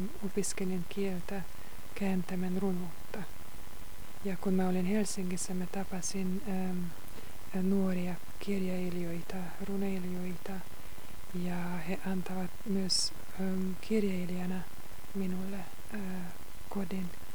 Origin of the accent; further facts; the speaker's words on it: Romania; born there; first language Hungarian; Finnish is a second language; Olen syntynyt yhdessä unkarilaisessa perheessä Romaniassa ja vuonna 1989 aloitin opiskella unkaria ja englantia Kolozsvárissa, se on Romaniassa.